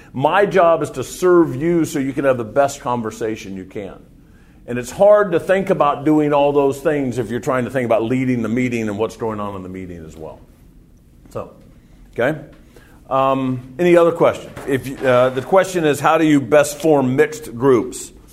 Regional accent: United States; as an American, I don't know that much about culture in Europe

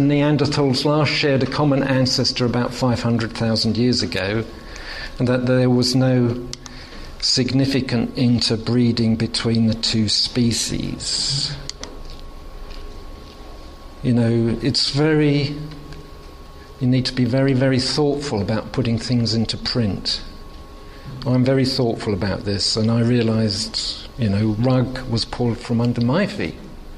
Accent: England, United Kingdom; And as an Englishman, the first Christian book I was ever given before I came to faith in Jesus was Basic Christianity by John Stott.

